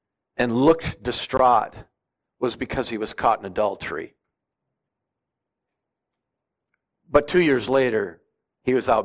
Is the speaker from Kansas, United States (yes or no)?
no; Rochester, New York, United States; I lived next to one growing up in Rochester.